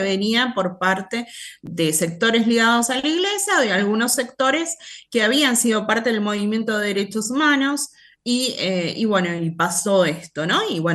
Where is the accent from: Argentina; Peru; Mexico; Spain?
Argentina; esta idea que nosotros mantuvimos como sociedad argentina